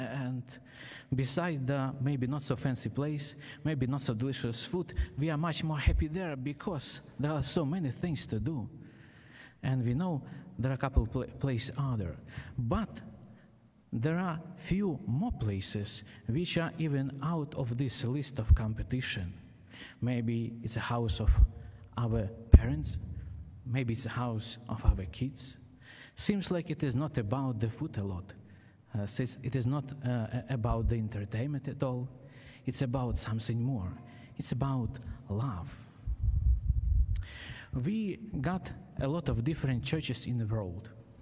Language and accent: English; Ukraine; accent: Ukrainian; English is a second language; now in Pittsburgh, United States; originally I am from Ukraine, and I hope you will enjoy my Ukraine accent.